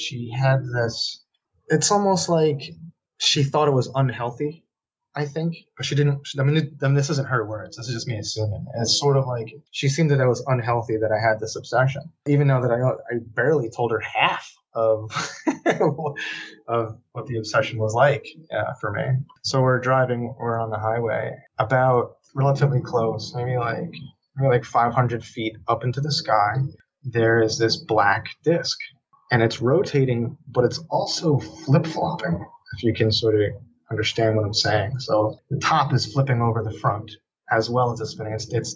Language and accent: English; Shelter Island, New York, United States; Here in my hometown of Shelter Island, there's probably like 1,000 of us, you know, that live here. So it's a very, very small community.